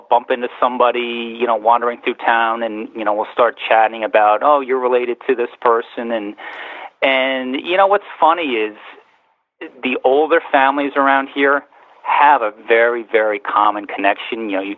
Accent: East Hampton, New York, United States; I grew up out here in East Hampton. My mother is part of, her maiden name was Talmadge.

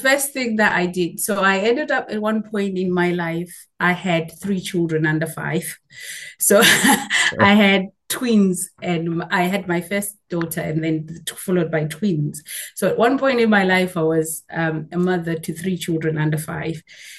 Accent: Zimbabwe; now in United Kingdom; I came from Zimbabwe.

